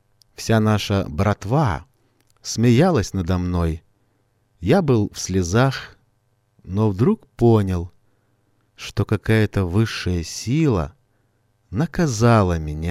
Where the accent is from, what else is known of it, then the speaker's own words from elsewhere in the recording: Kyiv, Ukraine; Родом я из Киева, самого красивого города на земле.